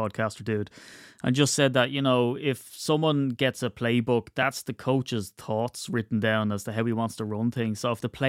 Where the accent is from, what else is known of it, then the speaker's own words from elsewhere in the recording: Ireland; But look, I'm getting too philosophical and I'm Irish and I don't have any emotion